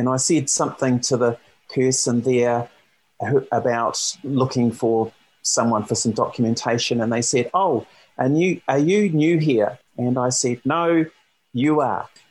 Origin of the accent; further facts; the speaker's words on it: Wellington, New Zealand; I grew up in Wellington and I studied at Wellington School of Medicine at the end of the 80s and start of the 90s.